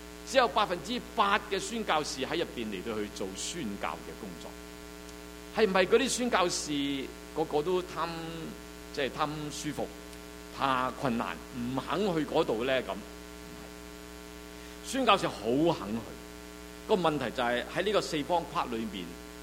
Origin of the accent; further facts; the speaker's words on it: China; 我們作為一個中國人，一個華人信徒